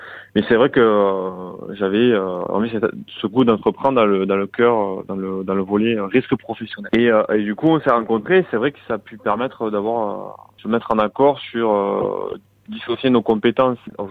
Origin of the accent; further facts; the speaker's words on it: Montpellier, Occitanie, France; Et moi-même, donc moi, je suis natif de Montpellier